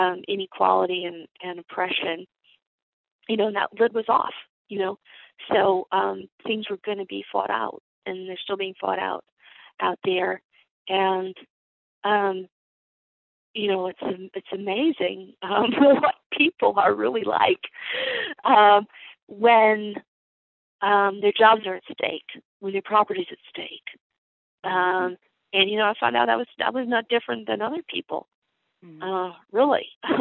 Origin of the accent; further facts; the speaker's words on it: United States; sort of got to know my place in the world as an American. And I had felt, you know, very superior as an American, I think, my whole life.